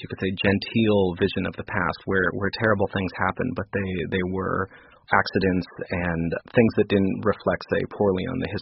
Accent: San Jose, California, United States; so I grew up near the Winchester Mystery House in San Jose, California

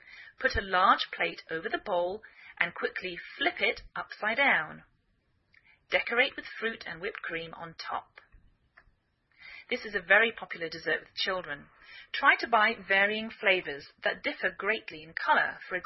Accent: England, United Kingdom; now in United States

